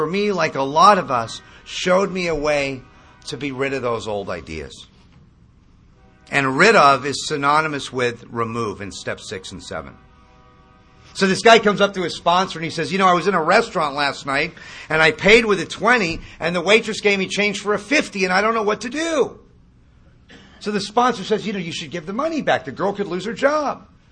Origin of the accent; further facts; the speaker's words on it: Malibu, California, United States; And I grew up in Malibu.